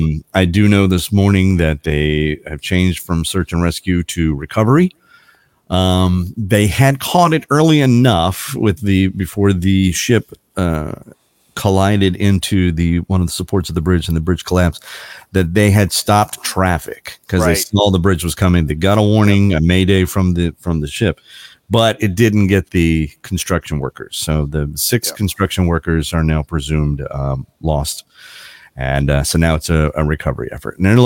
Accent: Baltimore, Maryland, United States; I know I make a big deal out of the fact that I'm from Baltimore and I live in Maryland.

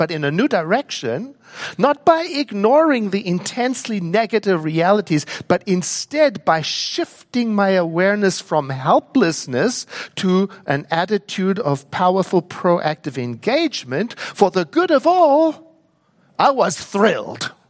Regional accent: South Africa; as a young man when I was growing up in South Africa during the apartheid years

